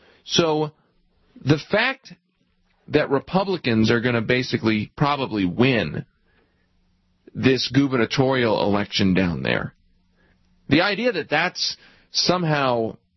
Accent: Philadelphia, Pennsylvania, United States; And I grew up in Philadelphia and watched New Jersey elections all the time.

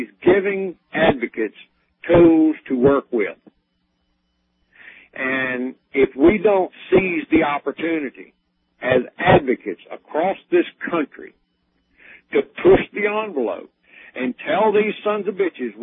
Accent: Alabama, United States; I'm from Alabama and I gotta hang my head in shame

